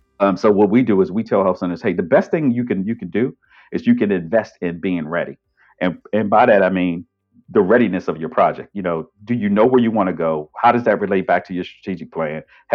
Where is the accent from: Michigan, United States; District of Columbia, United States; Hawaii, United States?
District of Columbia, United States; Washington; I grew up in Washington, D.C. I come from an environment where we didn't have access to healthcare.